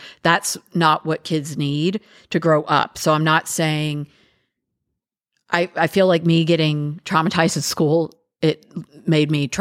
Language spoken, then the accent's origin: English; Miami, Florida, United States; I mean, now growing up in Miami, it was awful.